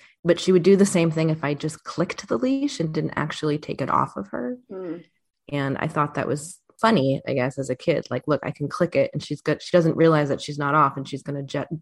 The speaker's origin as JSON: {"language": "English", "town": "New York City", "region": "New York", "country": "United States", "tie": "born or raised there", "said": "And yes, I grew up in New York City and I had two dogs growing up"}